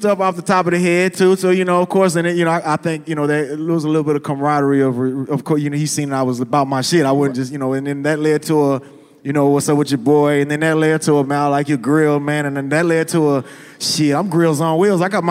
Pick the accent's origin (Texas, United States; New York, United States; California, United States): Texas, United States; Houston; Now, I'm from Houston, so freestyling is like in our blood.